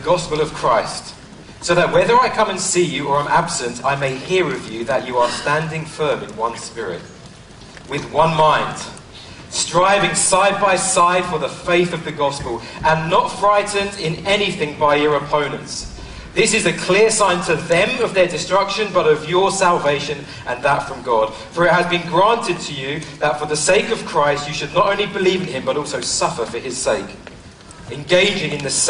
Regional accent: United Kingdom; you won't know if I take offence because I'm British.

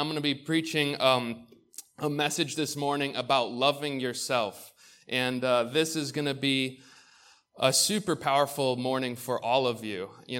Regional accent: United States; I grew up in Orleans County where there's not too many humans out there.

